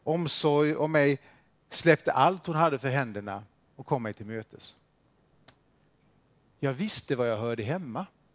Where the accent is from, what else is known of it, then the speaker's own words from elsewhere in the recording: Toftryd, Jönköping County, Sweden; jag är uppvuxen i Toftryd, ligger faktiskt i Vaggeryds kommun, inte så långt från Vaggeryd, på landsbygden. Mina föräldrar hade ett litet jordbruk.